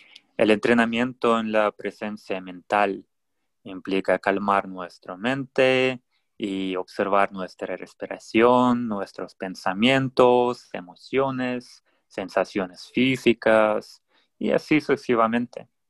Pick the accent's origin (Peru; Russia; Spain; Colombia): Russia; Spanish is a second language; moved away; also born or lived in South Korea; de Rusia originalmente. Viví mucho tiempo en Corea y un día dejé todo